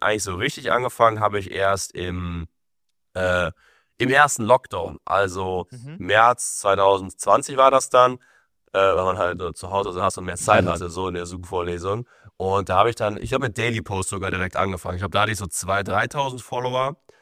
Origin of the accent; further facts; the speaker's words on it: Koblenz, Rhineland-Palatinate, Germany; ich komme aus Koblenz, das ist auch nicht so die Finanzmetropole.